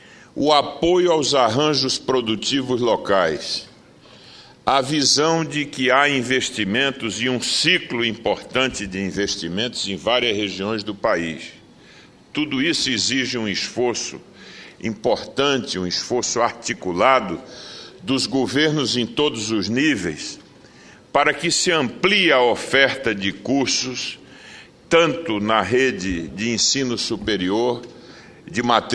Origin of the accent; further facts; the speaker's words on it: Pernambuco, Brazil; E quero, como pernambucano, destacar que o Estado de Pernambuco irá participar desse processo